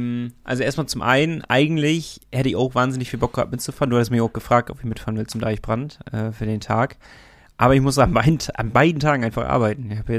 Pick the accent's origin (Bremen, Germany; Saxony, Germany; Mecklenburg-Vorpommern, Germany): Bremen, Germany; Gerade als Bremer eingefleischter Bremerhavener-Fan